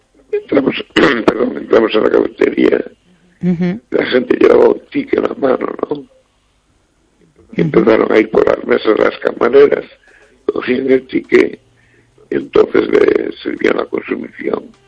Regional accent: Pontevedra, Galicia, Spain; soy de Pontevedra.

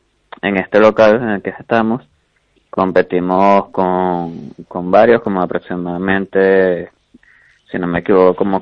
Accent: Venezuela; moved away as an adult; yo ya lo tenía planteado desde donde vengo, que soy de Venezuela.

